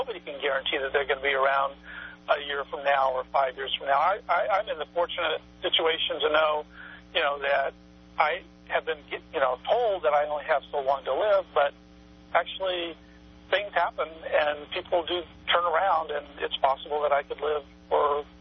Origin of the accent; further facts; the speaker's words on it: Fresno, California, United States; It's mostly just an interesting story about my life growing up in Fresno